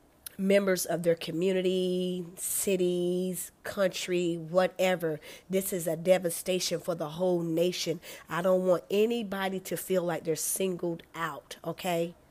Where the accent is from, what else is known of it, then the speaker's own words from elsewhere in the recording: United States; I am one American citizen. Okay. AKA Blackfoot Indian who loves China.